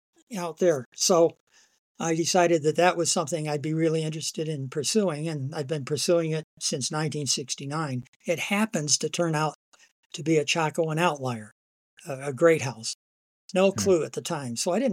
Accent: Michigan, United States; moved away; I grew up in Michigan. Wanted to be a herpetologist. That was my sort of goal in life once I got old enough to have a goal. And our family moved to Arizona in the mid-60s.

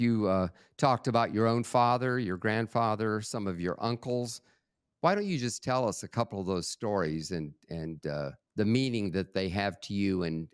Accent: Springfield, United States; And then I grew up in Springfield, and it was an innocent upbringing.

